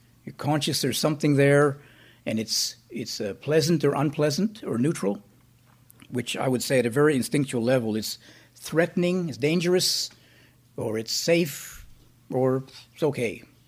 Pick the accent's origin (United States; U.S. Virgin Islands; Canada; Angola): Canada; Vancouver, British Columbia; I grew up in Vancouver and I like sunshine, not rain.